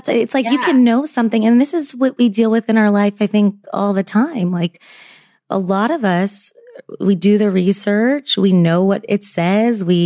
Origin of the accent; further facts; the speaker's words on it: Los Angeles, California, United States; We had yoga classes in elementary school because I'm from Los Angeles.